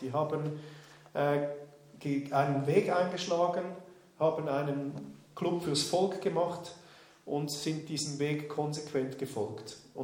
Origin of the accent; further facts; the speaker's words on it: Switzerland; accent: Swiss; Meine beiden Großmütter sind Deutsche. Und trotzdem bin ich hier in der Schweiz aufgewachsen, also ich bewahre meinen Schweizer Akzent, wenn ich Hochdeutsch rede.